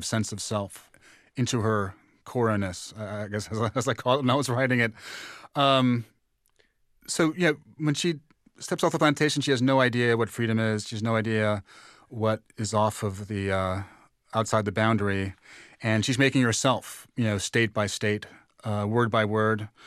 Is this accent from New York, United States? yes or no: yes; New York, United States; I grew up in New York in the 80s when young black males were being killed by police.